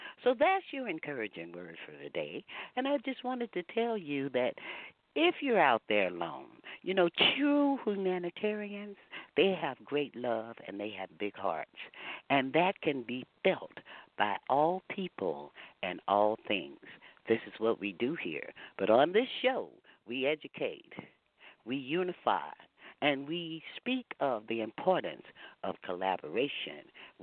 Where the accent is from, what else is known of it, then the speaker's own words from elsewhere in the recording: the South, United States; I say Aunt Gina because, you know, I'm from the South. And here you say aunt. There we say aunt.